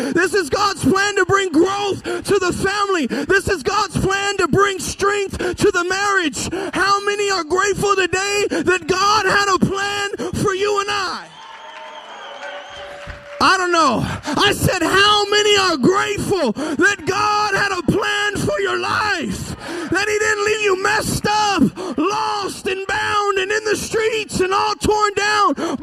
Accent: California, United States; I find myself today in Milwaukee. I'm from Northern California, so I feel at home.

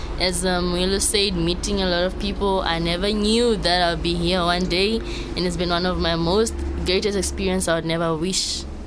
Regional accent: Zimbabwe; also born or lived in Botswana; now in South Africa; I'm a Zimbabwean, but live in South Africa. I was born in Zimbabwe, but lived in Botswana for 12 years, then came to South Africa 2018.

